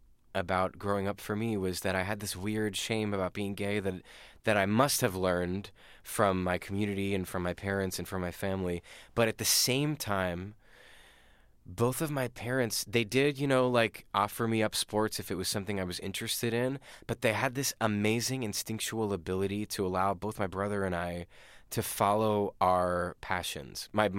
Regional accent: Lancaster, Pennsylvania, United States; I grew up in Lancaster, Pennsylvania. A lot of Mennonites in Lancaster, there are a lot of farmers.

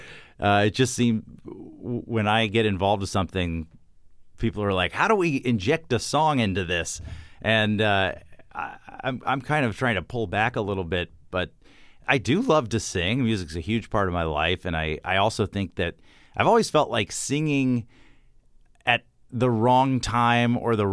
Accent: Atlanta, Georgia, United States; I just know that, you know, I grew up in Atlanta, Georgia, and there was some early, I guess, exposure to it.

